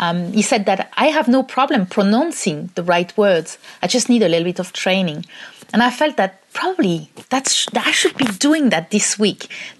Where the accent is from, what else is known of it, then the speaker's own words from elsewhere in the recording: France; now in New Zealand; given that now I'm also a New Zealander, as well as being French.